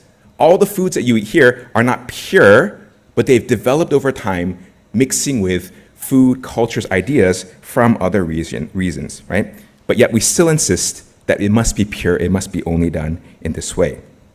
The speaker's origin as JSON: {"language": "English", "country": "United States", "tie": "born or raised there", "accent": "American", "said": "Now, for me, I grew up in the U.S. I'm Korean by ethnicity. You can tell by my accent that I'm American, I think, hopefully."}